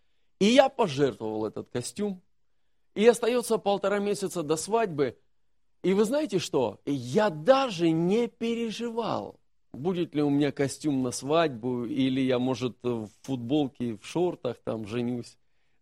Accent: Donetsk, Donetsk Oblast, Ukraine; moved away; И так как я еще из Донецка, из Украины, ни родственников, ни родни, ни прописки, ни гражданства

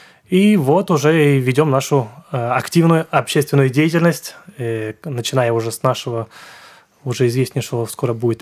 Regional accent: Saint Petersburg, Russia; Нет, я из Петербурга.

